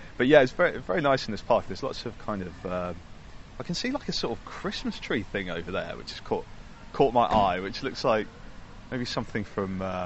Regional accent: Yorkshire and the Humber, United Kingdom; also born or lived in Norfolk; Well, I'm from Yorkshire.

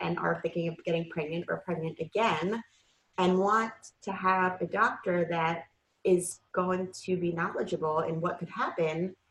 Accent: New York City, New York, United States; now in New Jersey, United States; We're from New York City.

